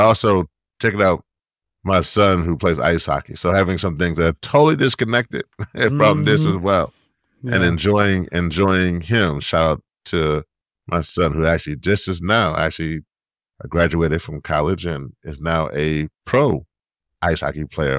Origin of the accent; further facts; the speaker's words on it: Louisiana, United States; trying to particularly go into my home state of Louisiana and try to help Cancer Alley not be Cancer Alley anymore.